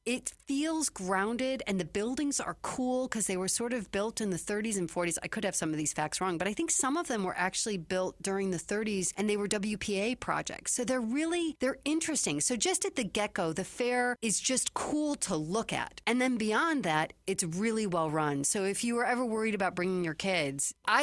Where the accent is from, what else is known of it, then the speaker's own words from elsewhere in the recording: Chicago, Illinois, United States; because I grew up in Chicago, and the state fairs in Chicago are Southern Illinois.